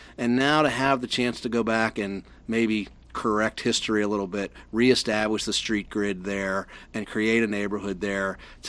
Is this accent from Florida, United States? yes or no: no; Pittsburgh, Pennsylvania, United States; I grew up in a neighborhood not far from downtown. I grew up in Beachview on the what would be the northern end of Beachview, the closest to the Fort Pitt tunnels